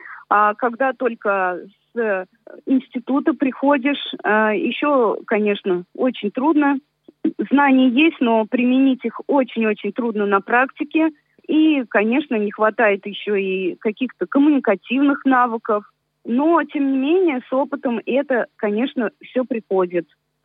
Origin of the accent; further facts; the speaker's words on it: Kazan, Tatarstan, Russia; Я родилась в Казани, живу в Казани